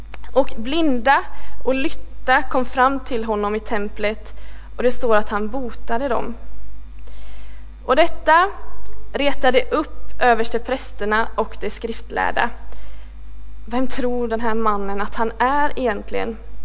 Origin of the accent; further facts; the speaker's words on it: Fristad, Västra Götaland County, Sweden; now in Stockholm, Sweden; och jag kommer ifrån Fristad som ligger lite utanför Borås. Men just nu så bor jag i Stockholm och pluggar till pastor på Teologiska högskolan.